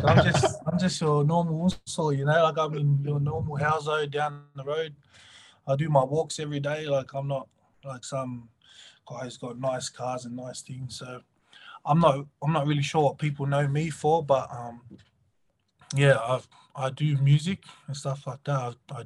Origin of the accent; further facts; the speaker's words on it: Mount Druitt, New South Wales, Australia; I'm from Sydney, Australia, and a place called Mount Druitt.